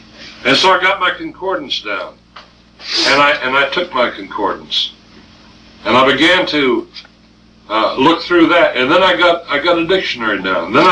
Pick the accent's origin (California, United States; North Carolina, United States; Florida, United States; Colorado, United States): Colorado, United States; Windsor; also born or lived in Denver; we pulled up roots and left my hometown of Windsor, Colorado, and moved to Denver.